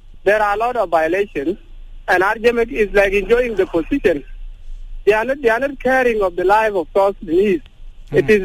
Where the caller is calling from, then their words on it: Kwajok, Warrap, South Sudan; from Kwajok.